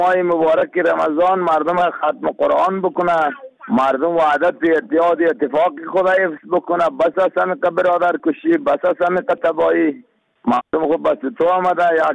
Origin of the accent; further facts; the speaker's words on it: Afghanistan; ما شما مسلمان هستیم، ما شما افغان هستیم